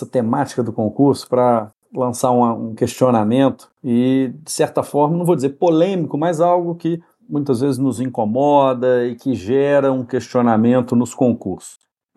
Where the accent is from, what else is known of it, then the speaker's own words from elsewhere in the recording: Brazil; a gente participou aí como brasileiros, dos momentos mais favoráveis, primeiro com Copa do Mundo, depois com Olimpíada no Rio de Janeiro